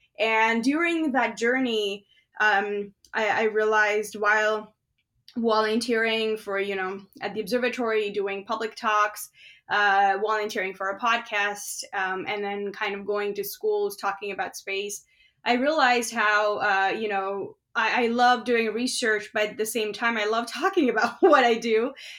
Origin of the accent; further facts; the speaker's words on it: India; now in Canada; so I'm from India originally, they didn't really have very many places where you could do your bachelor's in astronomy. So I ended up, deciding to move away from my home country